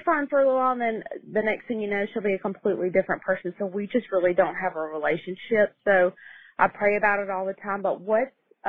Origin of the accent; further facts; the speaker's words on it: Mississippi, United States; I'm from Mississippi.